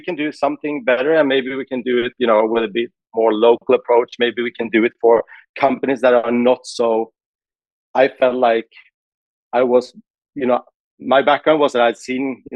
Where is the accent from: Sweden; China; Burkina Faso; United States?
Sweden; Stockholm, Stockholm County; English is a second language; Stockholm.